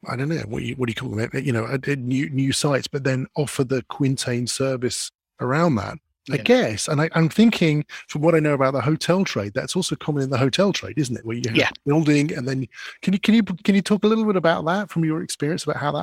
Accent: London, United Kingdom; I'm from Northwest London myself, and I know Wembley incredibly well.

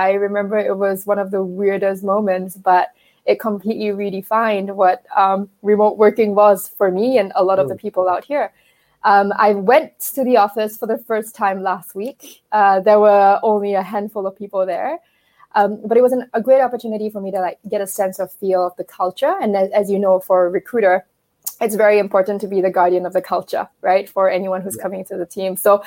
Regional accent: Singapore; Oh yeah, so I'm Singaporean. I have a French name because I'm married to a French.

